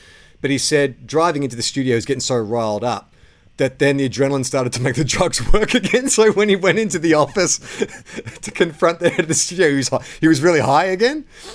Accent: Australia; now in London, United Kingdom; As an Aussie living in London, working in the NHS

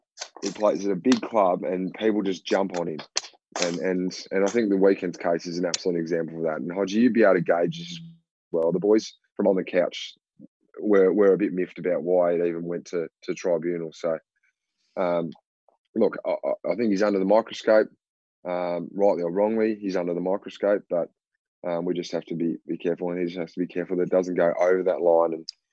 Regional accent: Tasmania, Australia; we're both from Tasmania.

